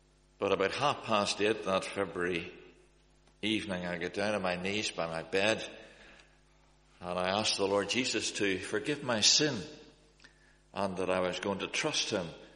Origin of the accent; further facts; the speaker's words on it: York, Yorkshire and the Humber, United Kingdom; born there; It was a great shock to me to discover when I was 9 years old that I was born in York. A real downer to be English, although it may be eligible to play cricket for Yorkshire